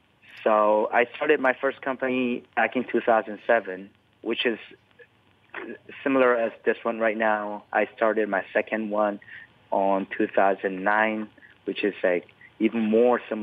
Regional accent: South Korea; first language Korean; English is a second language; Right, but we speak in English to communicate with each other. Even my mother tongue is Korean, your mother tongue is Bahasa Malay

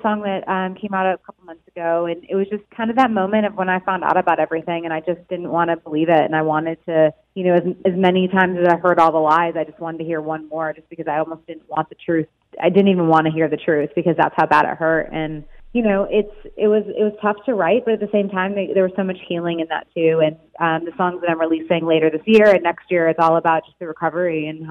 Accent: Michigan, United States; the upbringing that I was raised with in Michigan, just being outside and riding my bike to my friend's house and just having more of the Midwest lifestyle.

